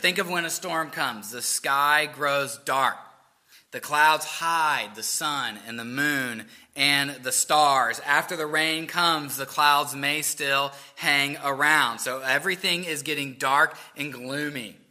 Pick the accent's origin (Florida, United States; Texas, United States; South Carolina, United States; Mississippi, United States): South Carolina, United States; Charleston; I grew up in Charleston. Hurricane Hugo came through when I was a little boy.